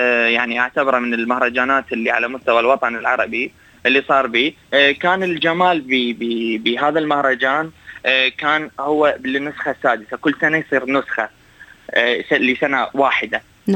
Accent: Iraq; now in Australia; عندنا في العراق وفي بلداننا العربية

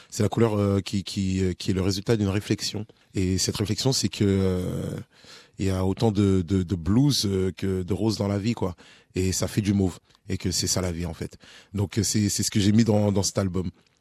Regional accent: France; born there; je suis né en France.

